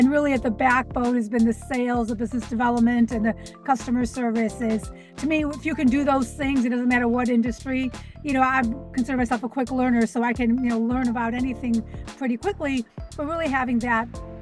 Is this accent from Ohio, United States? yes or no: yes; Cleveland, Ohio, United States; I grew up in Cleveland, Ohio